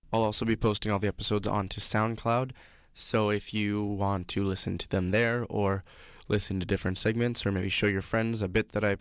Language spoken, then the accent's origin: English; Vancouver, British Columbia, Canada; I am from Vancouver, BC. I started acting when I was 10 months old in baby commercials.